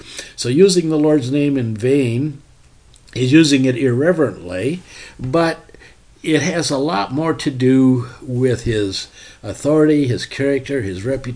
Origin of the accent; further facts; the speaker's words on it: Mason City, United States; If you look at my name back, I grew up in Mason City.